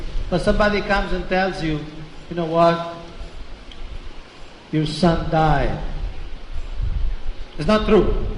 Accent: Rome, Lazio, Italy; English is a second language; I was born and raised in Rome as a Christian Catholic.

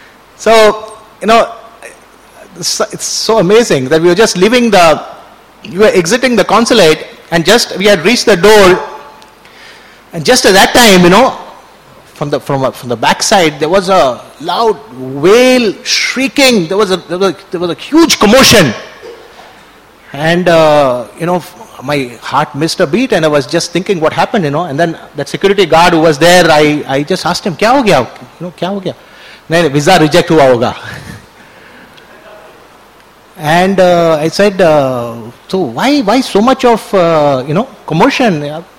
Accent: Palakkad, Kerala, India; I said, I'm from Kerala, you know, I'm from Palakkad in Kerala.

